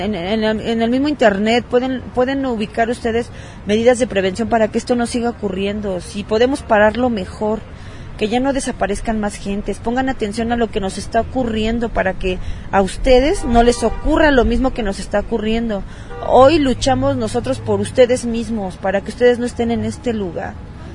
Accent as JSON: {"language": "Spanish", "region": "State of Mexico", "country": "Mexico", "said": "Yo vengo del Estado de México."}